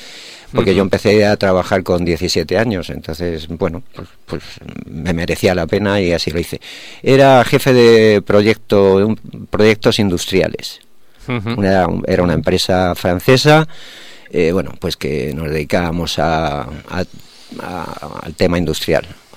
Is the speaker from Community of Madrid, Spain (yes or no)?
no; Toledo, Castilla-La Mancha, Spain; en Toledo, que soy de allí. Soy natural de Toledo.